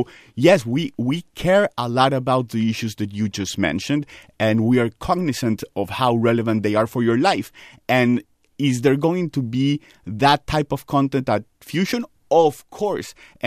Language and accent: English; United States; I am an American, but I can also tell you that I am a gay man